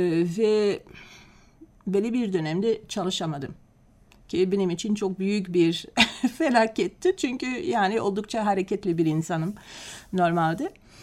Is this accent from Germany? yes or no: no; Antwerp, Flanders, Belgium; Ve 1960'da Belçika'da doğdum. Anvers şehrinde. Orada yaşadım, okudum, üniversiteye gittim.